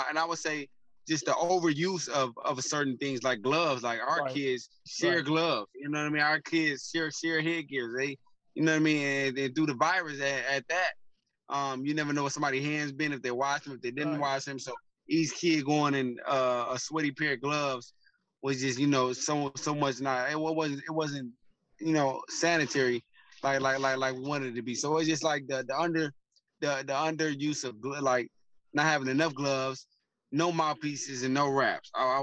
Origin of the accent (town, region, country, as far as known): Detroit, Michigan, United States